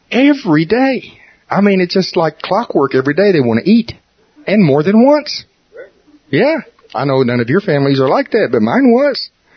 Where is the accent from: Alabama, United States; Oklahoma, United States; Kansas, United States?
Oklahoma, United States; Tulsa; Do you understand I'm from Tulsa, Oklahoma? I mean, my underwear is made out of a Tulsa faith flag.